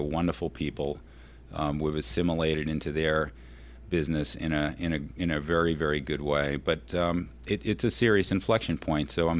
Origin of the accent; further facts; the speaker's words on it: Boston, Massachusetts, United States; moved away as an adult; now in New York, United States; Yeah, we talked about the fact that I'm from Boston